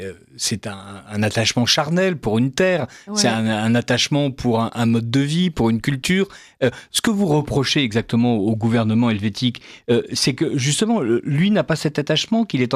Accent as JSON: {"language": "French", "country": "France", "said": "Déjà, je suis français, donc j'ai appris à déchanter assez vite."}